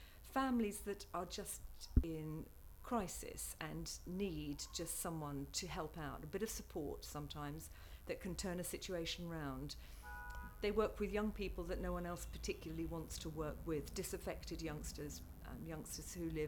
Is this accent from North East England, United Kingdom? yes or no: no; White Notley, East of England, United Kingdom; I'm 52 and I come from White Notley in North Essex.